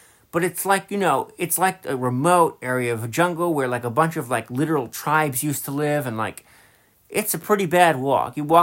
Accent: Massachusetts, United States; when you have a sanctuary state like my home state of Massachusetts, which normally gets things right.

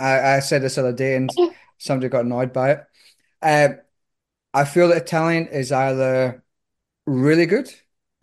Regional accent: Scotland, United Kingdom; I'm Scottish. I don't know what you're talking about.

